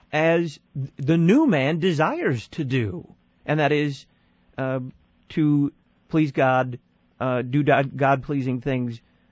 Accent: Fort Worth, Texas, United States; Calling from the Lone Star State, not far from my hometown, Fort Worth, Texas.

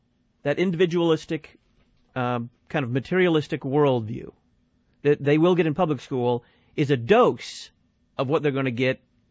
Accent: Illinois, United States; Hey, I'm from Illinois. I can say Red Bud anytime I want.

